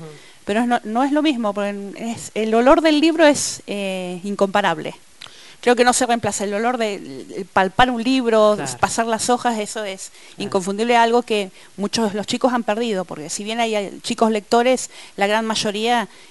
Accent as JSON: {"language": "Spanish", "town": "Bahía Blanca", "region": "Buenos Aires Province", "country": "Argentina", "tie": "born or raised there", "said": "Escritora de Bahía Blanca, nacida y criada en Bahía Blanca, docente de aula"}